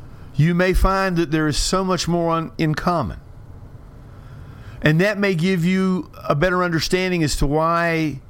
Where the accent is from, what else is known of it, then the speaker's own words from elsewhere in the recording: Beckley, West Virginia, United States; Now, the neighborhood that I grew up in Beckley, West Virginia, at a place called Sheridan Avenue, every house on that street had a porch.